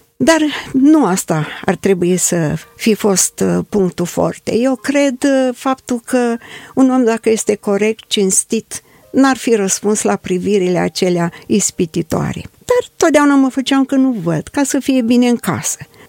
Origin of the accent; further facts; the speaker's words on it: Frătăuții Noi, Suceava County, Romania; born there; now in Bucharest, Romania; la Frătăuții Noi, satul meu în care m-am născut, întâi și întâi. Și după ce m-am căsătorit, am ajuns la București.